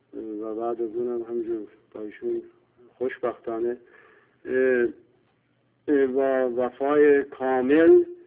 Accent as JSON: {"language": "Persian", "country": "Iran", "said": "برای من و به عنوان یک ایرانی و یک انسان ملی بهترین راه تشخیص دادم"}